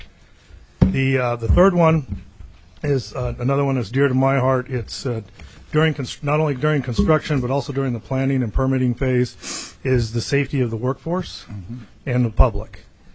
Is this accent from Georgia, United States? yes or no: no; North Pole, Alaska, United States; also born or lived in Fairbanks / Anchorage / Nenana; I've lived in Alaska for over 40 years. I'm from North Pole. I've also lived in Fairbanks, Anchorage, and Nenana.